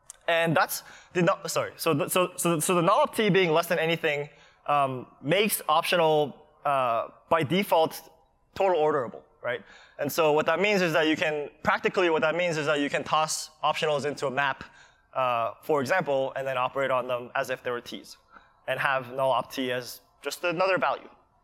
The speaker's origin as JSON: {"language": "English", "country": "Canada", "said": "that's in kilometers per hour because I'm Canadian."}